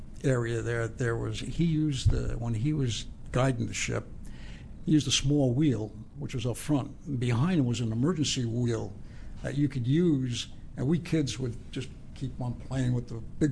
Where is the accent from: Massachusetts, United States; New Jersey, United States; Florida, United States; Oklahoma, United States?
New Jersey, United States; West New York; We grew up, my brother and I grew up there in Hudson County, and I was more of a sports guy.